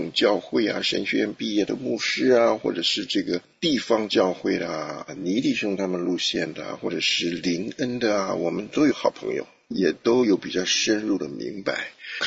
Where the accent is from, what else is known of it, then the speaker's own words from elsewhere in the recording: Taiwan; moved away as an adult; now in United States; 我是从小在台湾长大的，78年的时候来到美国，年25岁。对，你算算看，我现在几岁了啊？我来美国以后和我妻子一起信主